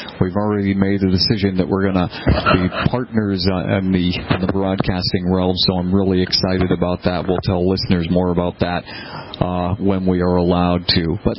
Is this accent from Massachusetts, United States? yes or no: yes; Boston, Massachusetts, United States; Like, I grew up in Boston, I used to listen to the New York stations, WNBC, WABC, used to listen to KDKA in Pittsburgh